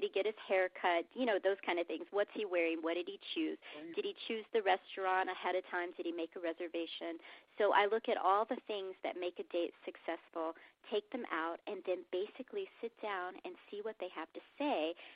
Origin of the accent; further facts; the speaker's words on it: the South, United States; And I am from the South, where we approached everyone every day and talked to everyone.